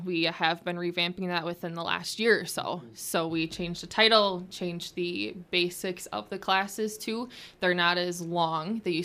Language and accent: English; Poynette, Wisconsin, United States; I am originally from Poinette, Wisconsin. So I grew up down there, and then I moved to Stevens Point for school, for college.